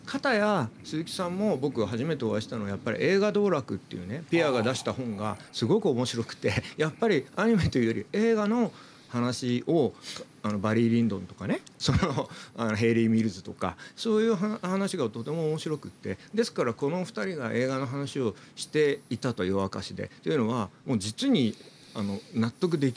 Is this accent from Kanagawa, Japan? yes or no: yes; Kanagawa, Japan; 私神奈川の人間なんで